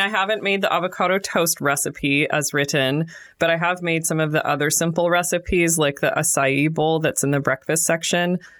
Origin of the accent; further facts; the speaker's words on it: Portland, Oregon, United States; We are home cooks from Portland, Oregon.